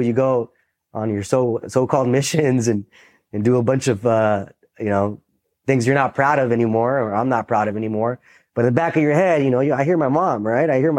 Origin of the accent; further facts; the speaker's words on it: Los Angeles, California, United States; growing up in the East LA area, I went to school in El Sereno at Wilson High School. It's up on the hill.